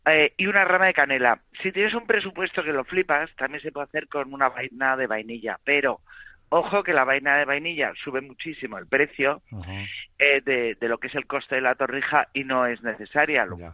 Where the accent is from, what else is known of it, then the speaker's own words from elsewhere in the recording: Bilbao, Basque Country, Spain; also born or lived in Madrid; ya sabes que yo soy de Bilbao, pero vamos, más de Madrid